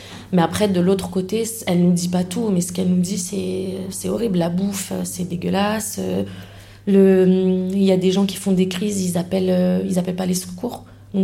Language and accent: French; Algeria; mais en l'occurrence, on est Algérien.